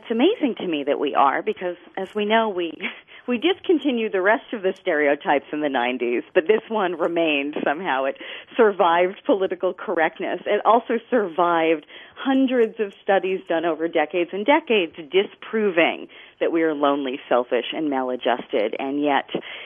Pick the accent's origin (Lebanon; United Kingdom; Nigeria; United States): United States; Cambridge, Massachusetts; You know, I grew up in Cambridge, Massachusetts, so that's pretty, I think, familiar territory.